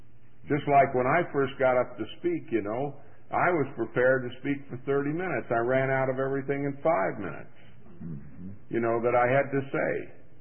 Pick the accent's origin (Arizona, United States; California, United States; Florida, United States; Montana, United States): Florida, United States; Miami; When I grew up in Miami, they come looking for you when you move into their area.